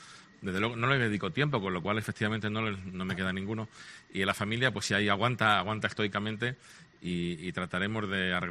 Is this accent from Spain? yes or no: yes; Huesca, Aragon, Spain; now in Málaga, Spain; un tío de Huesca que soy yo, ¿no? Pero bueno, ciertamente yo llegué aquí hace como 40 años y soy tan malagueño como cualquiera